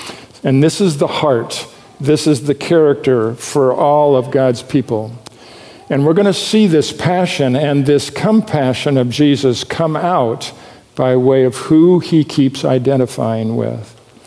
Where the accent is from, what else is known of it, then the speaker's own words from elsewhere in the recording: California, United States; born there; I was born in Central California